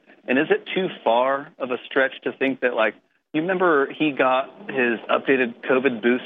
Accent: Oklahoma, United States; from Oklahoma, but I thought you were talking about someone else.

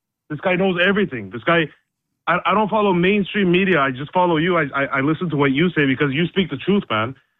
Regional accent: Canada; now in Cyprus; I'm Canadian, but I live in Cyprus.

